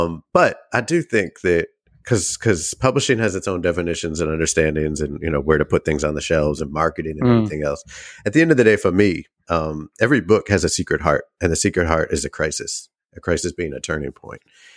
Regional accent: Boston, Massachusetts, United States; now in New Orleans, United States; No, I grew up in Boston. Randomly.

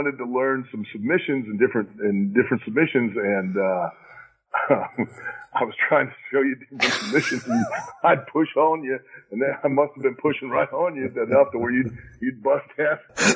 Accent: Lima, Ohio, United States; Yeah, I grew up in Lima

